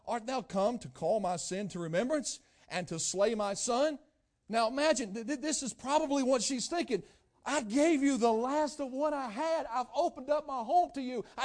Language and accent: English; West Virginia, United States; I'm from West Virginia, and what that means is I'm not very smart.